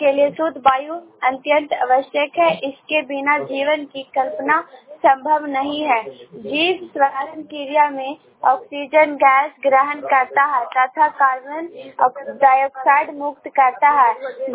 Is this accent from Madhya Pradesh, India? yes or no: yes; Ujjain, Madhya Pradesh, India; उज्जैन की रहने वाली हूँ, बुलंदर जिले से बोल रही हूँ।